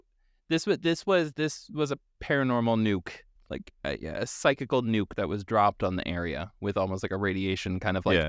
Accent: Ohio, United States; I grew up in Northwest Ohio, so yes.

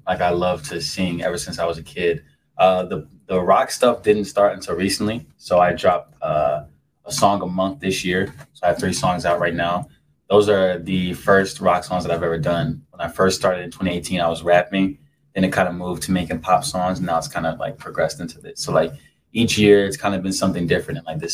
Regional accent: Gurnee, Illinois, United States; I'm from the Lake County area, like around the Gurnee area. I'll just answer that question right now. Yeah, from Lake County area.

